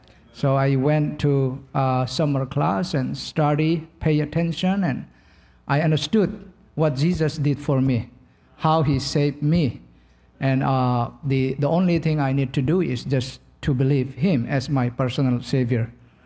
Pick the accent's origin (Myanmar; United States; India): Myanmar; I am from Burma, which is the Buddhist country.